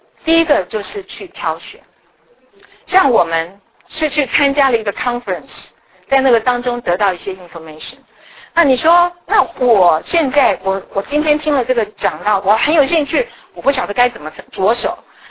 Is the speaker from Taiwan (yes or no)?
yes; Taiwan; 就好像我们在我们从台湾来的知道